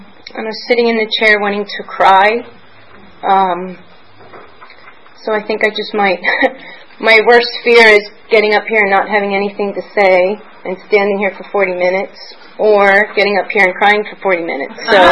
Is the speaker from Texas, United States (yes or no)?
no; Pennsylvania, United States; born there; I was born in Lancaster County, Pennsylvania, and I share that because there's a different food and a different weight mentality that goes on in Lancaster County, Pennsylvania.